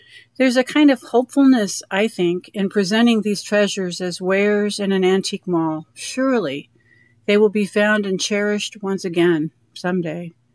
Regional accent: Dodge City, Kansas, United States; from Dodge City, Kansas

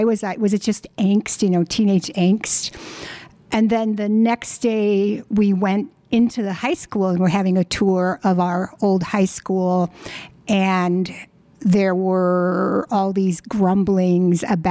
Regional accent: Minnesota, United States; I grew up on White Earth Reservation. My earliest years, my very early years, were with my grandparents

